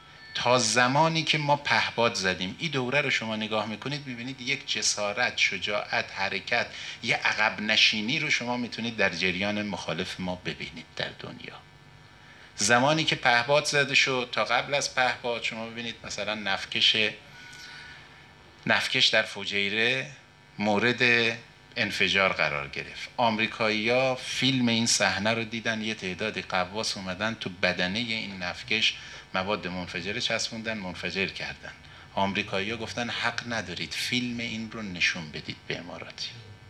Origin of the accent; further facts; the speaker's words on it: Iran; واقعا به عنوان یک ایرانی وضعیت ما وضعیتی است که غرور ملی ما جریحه دار شده